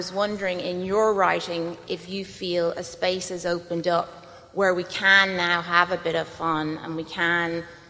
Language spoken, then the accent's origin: English; Ireland; for me, growing up in Ireland, it was kind of like this long line of male writers